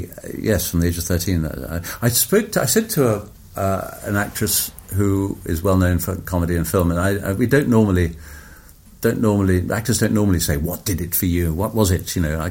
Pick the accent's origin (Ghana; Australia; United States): Ghana; born there; Well, I was born in the Gold Coast, which was a British colony, and was about to become Ghana. 10 days after I was born, it became Ghana. And because my father had been born outside the UK, I would have been Ghanaian if I'd been born 10 days later.